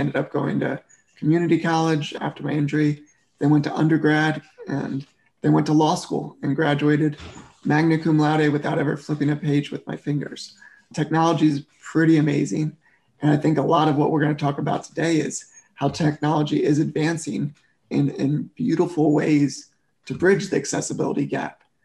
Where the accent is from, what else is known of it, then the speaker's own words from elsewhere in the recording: Maryland, United States; I grew up in Maryland and was an avid tennis player, loved all sports.